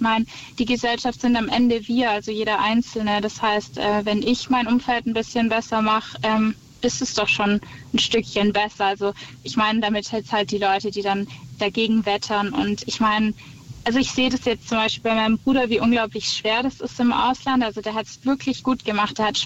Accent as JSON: {"language": "German", "region": "Baden-Württemberg", "country": "Germany", "said": "also ich komme eigentlich aus dem Süden, so Raum Stuttgart."}